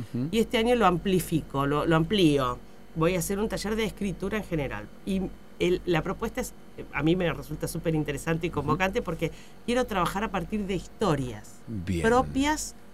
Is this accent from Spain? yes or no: no; Argentina; la cabeza somos los argentinos